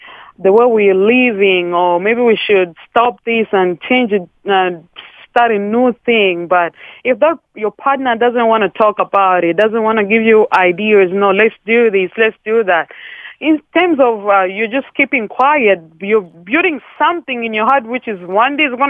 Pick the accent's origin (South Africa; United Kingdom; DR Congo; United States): DR Congo; English is a second language; Sorry for my English. I'm from the Congo, so.